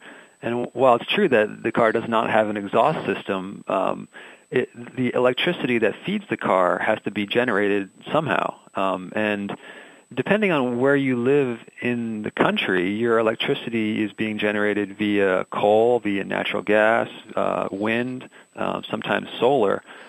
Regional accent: New Jersey, United States; I don't come from a dairy farm family. I grew up in New Jersey.

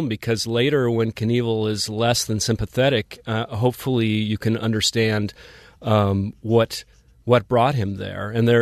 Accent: Cheyenne, Wyoming, United States; because I mean I grew up in Cheyenne, Wyoming, which by has this mystique in terms of what people back east might think of it.

